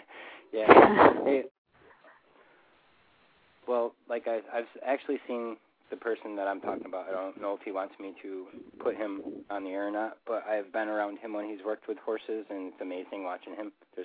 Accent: New York, United States; Not that I know of in Florida. I'm from New York.

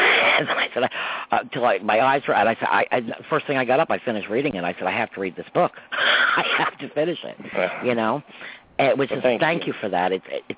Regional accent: Croton-on-Hudson, New York, United States; So I grew up in Croton and Hudson, New York.

